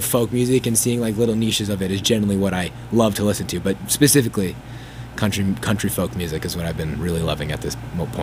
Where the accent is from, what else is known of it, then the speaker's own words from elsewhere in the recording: Massachusetts, United States; I think I'm from around here. I'm from Massachusetts